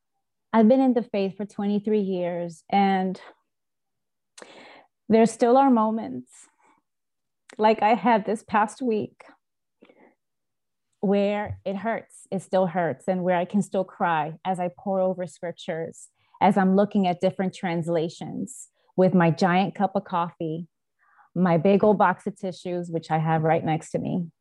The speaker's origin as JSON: {"language": "English", "town": "Bronx", "region": "New York", "country": "United States", "tie": "born or raised there", "said": "I had never experienced that in my life growing up in the South Bronx, going to the schools I went to, being surrounded by the people I was surrounded by."}